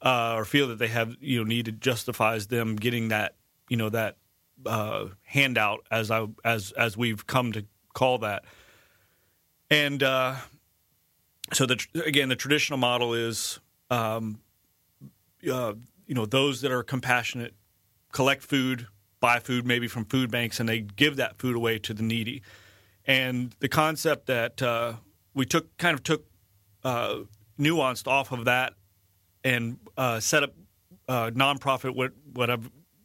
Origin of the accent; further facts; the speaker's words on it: Vero Beach, Florida, United States; my wife and I moved back to Vero Beach. We both grew up born and raised in Vero, moved back to this area.